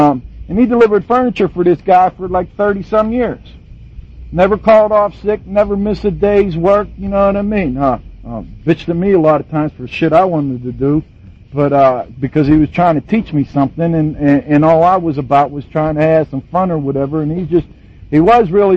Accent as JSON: {"language": "English", "town": "Pittsburgh", "region": "Pennsylvania", "country": "United States", "tie": "born or raised there", "lives_now": "Pasadena, United States", "said": "Like Lynn said, I'm from the Pasadena area. I grew up in Pittsburgh."}